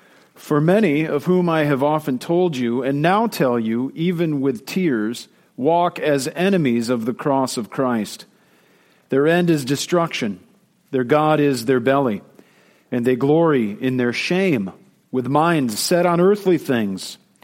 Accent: Illinois, United States; also born or lived in Philadelphia; I was born and raised in Illinois. And I only spent about a five-year jaunt in Philadelphia, living out in eastern Pennsylvania while I attended seminary.

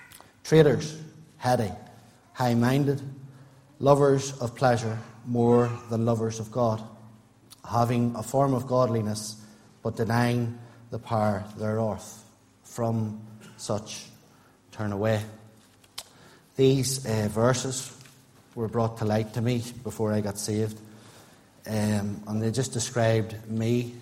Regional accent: Portadown, Northern Ireland, United Kingdom; born there; I was born in 1974 in Portadown. I was born into a Christian home.

